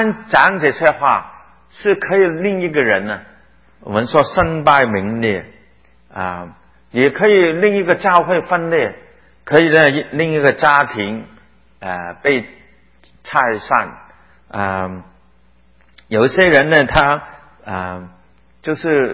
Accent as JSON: {"language": "Chinese", "country": "Hong Kong", "said": "我们香港人叫他大花童啊"}